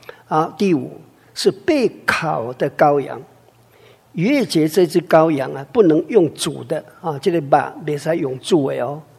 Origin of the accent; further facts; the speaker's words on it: China; 所以我们中国人呢，这个造字哈